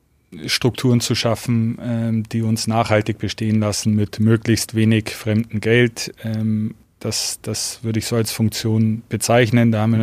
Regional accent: Augsburg, Bavaria, Germany; also born or lived in Garmisch-Partenkirchen; Gebürtiger Garmisch-Partenkirchner und dann in Augsburg aufgewachsen

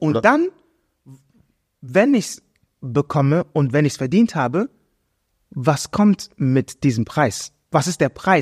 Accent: Germany; also ich bin in Deutschland groß geworden, bist du Ghana genug, bist du deutsch genug

